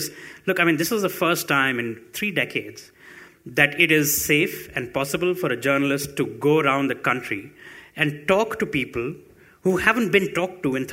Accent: Chennai, Tamil Nadu, India; The war sometimes made bigger headlines in my newspapers in Madras, where I'm from, than news from Delhi in the north of India, in the very same country.

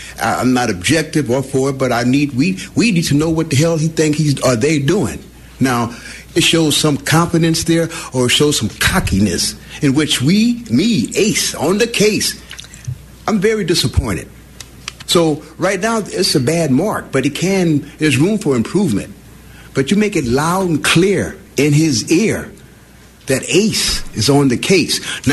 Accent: San Francisco, California, United States; I've been born and raised in the Fillmore, in which we call it the Phil, no more.

